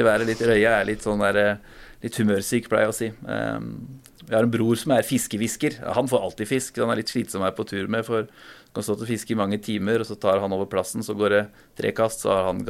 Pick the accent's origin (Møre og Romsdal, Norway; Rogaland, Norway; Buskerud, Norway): Buskerud, Norway; Kongsberg; Ja, jeg har jo vært veldig, veldig mye på Hardangervidda på grunn av at jeg vokste opp på Kongsberg